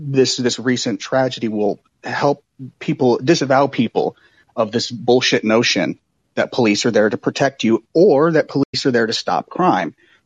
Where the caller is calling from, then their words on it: Oakland, California, United States; We're here from Oakland, California.